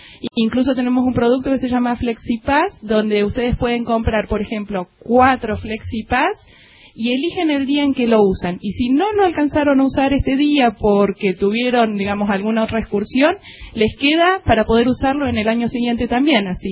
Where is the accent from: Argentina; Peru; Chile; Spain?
Argentina; Bariloche, Río Negro; Soy barilochense. Soy nacida y criada en Bariloche y trabajando aquí en Catedral Alta Patagonia ya 20 años.